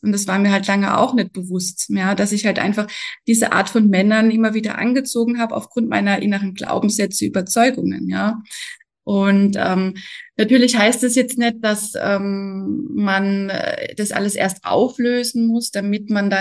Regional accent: Germany; now in Austria; also ich bin zum Beispiel anfangs aus Deutschland nach Österreich gekommen und habe dann geglaubt, ach, hier wird alles anders, ja.

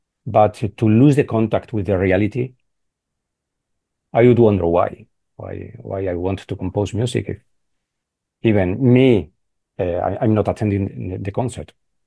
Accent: Spain; English is a second language; Well, I don't want to be very hard with the Spanish reality, but for historical reasons, I think we are very far from Germany, Austria, the center of Europe, Paris, etc.

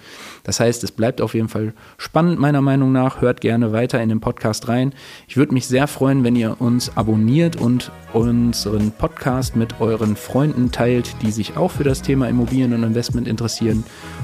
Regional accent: Hagen, North Rhine-Westphalia, Germany; Wir kommen ja hier aus Hagen.

